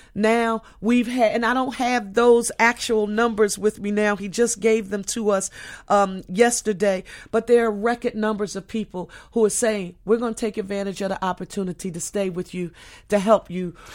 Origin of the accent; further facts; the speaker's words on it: Philadelphia, Pennsylvania, United States; the working class neighborhood that I grew up in on Penfield Street, West Oak Lane in Northwest Philadelphia